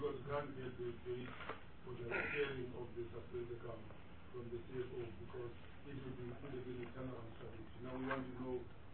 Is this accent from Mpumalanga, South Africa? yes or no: no; Eastern Cape, South Africa; I come from the Eastern Cape. I was in the EXCO.